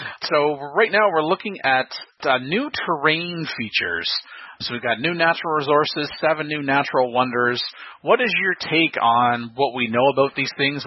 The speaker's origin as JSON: {"language": "English", "country": "Canada", "said": "Oh, well, hey, I'm Canadian, so, you know, I'm all for the duct tape."}